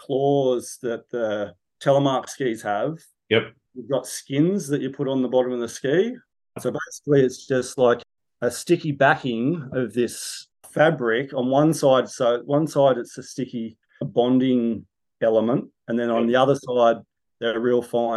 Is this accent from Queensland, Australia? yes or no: no; Jindabyne, New South Wales, Australia; basically I'm from Jindabyne in the Snowy Mountains, and that's the closest town to the New South Wales ski resorts.